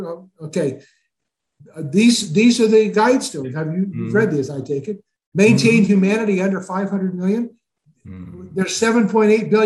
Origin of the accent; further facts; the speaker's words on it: England, United Kingdom; I'm English.